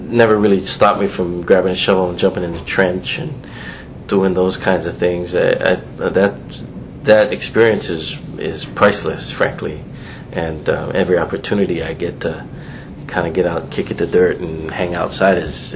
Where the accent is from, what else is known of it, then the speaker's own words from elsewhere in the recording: Honolulu, Hawaii, United States; Yeah, well, I was I was raised in Kapahulu